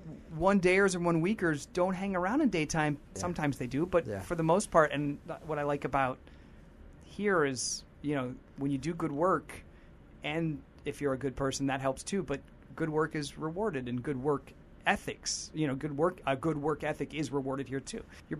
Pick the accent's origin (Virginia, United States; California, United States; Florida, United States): California, United States; Sacramento; up to San Francisco, over to my hometown, Sacramento.